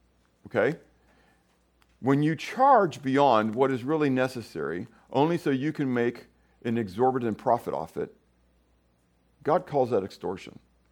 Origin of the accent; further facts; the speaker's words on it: Pittsburgh, Pennsylvania, United States; Now, you understand, I come from Pittsburgh and I worked in steel mills, okay?